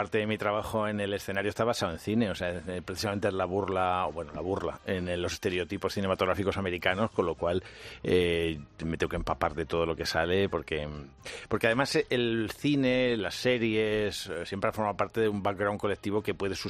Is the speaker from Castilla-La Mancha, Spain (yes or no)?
yes; Castilla-La Mancha, Spain; nosotros los dos somos manchegos